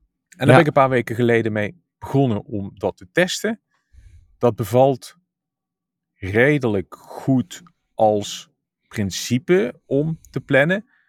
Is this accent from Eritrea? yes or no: no; Netherlands; we zijn toch Nederlanders onder elkaar